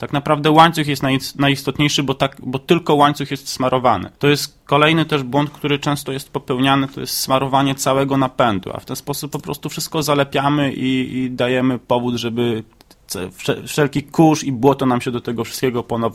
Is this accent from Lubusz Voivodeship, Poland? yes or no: no; Jelenia Góra, Lower Silesian Voivodeship, Poland; Ponieważ pochodzę z Jeleniej Góry, jest to teren górzysty